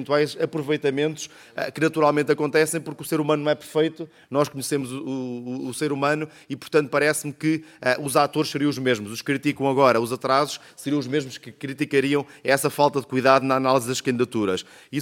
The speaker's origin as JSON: {"language": "Portuguese", "town": "Pombal", "region": "Leiria", "country": "Portugal", "tie": "born or raised there", "said": "peguei no carro e fui para a minha terra, para Pombal"}